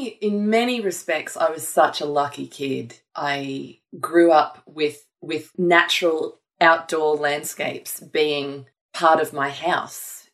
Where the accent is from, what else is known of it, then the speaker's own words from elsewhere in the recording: Gladstone, Queensland, Australia; born there; We lived in the same town. I was born in Gladstone in Queensland, and we didn't live far from each other.